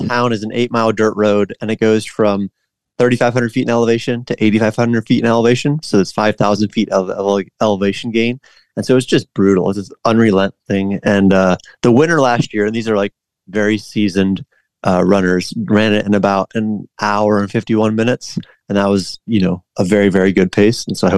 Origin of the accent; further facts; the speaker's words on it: Florida, United States; and it's something that I used to like a lot, you know, growing up in Florida.